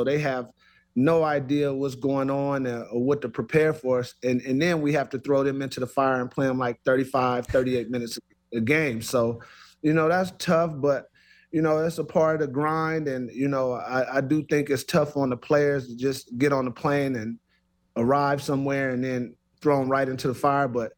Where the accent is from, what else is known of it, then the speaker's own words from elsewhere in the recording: Los Angeles, California, United States; growing up in Los Angeles, you know, Showtime, Los Angeles Lakers, they shared the ball.